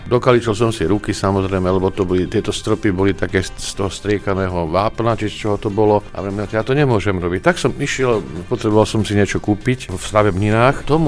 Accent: Sučany, Žilina Region, Slovakia; Pochádzam zo Sučian a prvé divadlo, ktoré som videl, bolo v Martine.

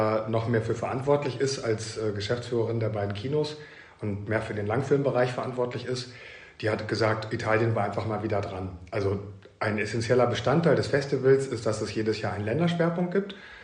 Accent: Göttingen, Lower Saxony, Germany; born there; 48 Jahre alt, gebürtiger Göttinger

